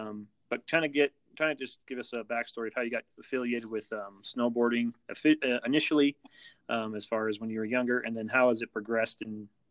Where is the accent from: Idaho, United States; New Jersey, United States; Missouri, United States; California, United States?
Idaho, United States; Like I said, I'm from Eastern Idaho, so I'm really close to Jackson